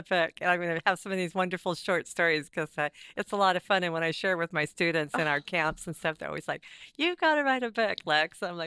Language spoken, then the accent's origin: English; Lake Oswego, Oregon, United States; also born or lived in Seattle, Washington; Well, I was raised in, I was born in Seattle, Washington, and when I was about 7, we moved to Portland, and I grew up in Lake Oswego, outside of Portland, a suburb up there